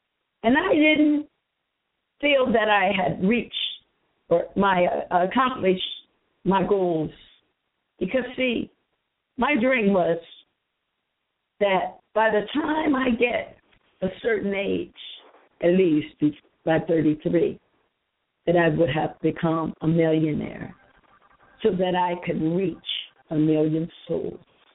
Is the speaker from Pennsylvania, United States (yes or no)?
yes; Harrisburg, Pennsylvania, United States; I came back to my hometown, which is in Harrisburg